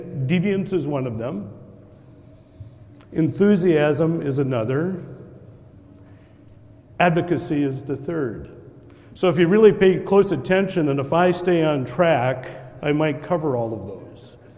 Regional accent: North Dakota, United States; now in Twin Cities, United States; I grew up in North Dakota, south of Fargo, in barley country.

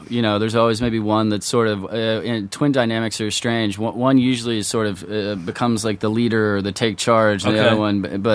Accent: Lexington, Kentucky, United States; now in New York, United States; Originally from Lexington, Kentucky.

